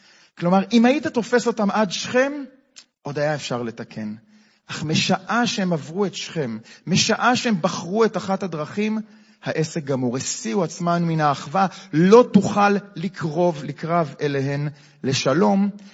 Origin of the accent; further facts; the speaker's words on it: Peduel, West Bank, Israel; אני שומרוני, נולדתי בשומרון, בפדואל, בסדר? מהשומרון, וככה מאוד אוהב אותו